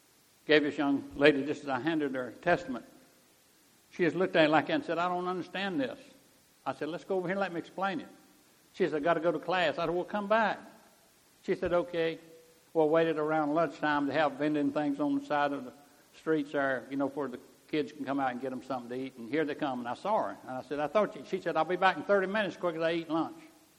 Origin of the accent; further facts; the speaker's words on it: North Carolina, United States; I said, I'm from North Carolina up here.